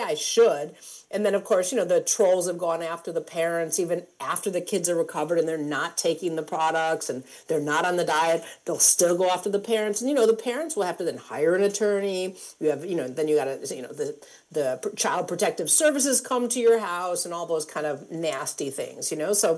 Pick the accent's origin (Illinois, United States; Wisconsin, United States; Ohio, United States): Illinois, United States; Chicago; which I'm from Chicago originally. Nobody from Chicago took Tylenol because they were putting weird stuff in the bottles back in the day.